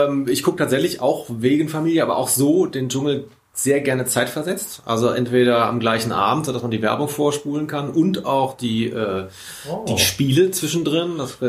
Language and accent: German; Cologne, North Rhine-Westphalia, Germany; bin auch aus Köln